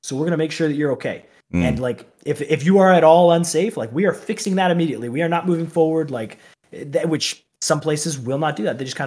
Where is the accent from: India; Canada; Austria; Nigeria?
Canada; now in United States; I'm from Canada.